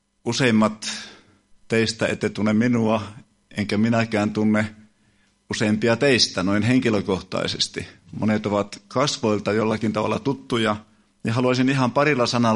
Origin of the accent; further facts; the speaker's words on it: Kalajoki, North Ostrobothnia, Finland; Olen lähtöisin Kalajoelta, Kalajoen Rautiosta, jossa meillä on vapaa-ajan asunto edelleenkin, ja sieltä tosiaan tulin tänne. Minun vanhempani olivat luterilaisia kristittyjä, äidin puolelta heränneitä ja isän puolelta lestadiolaisia.